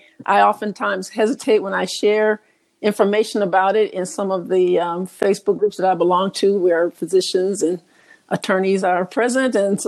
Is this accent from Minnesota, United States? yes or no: no; Illinois, United States; moved away as an adult; Well, I'm originally from Illinois, and I was getting a little tired of the cold and increasing levels of snow in the winter times. So I came south to go to school.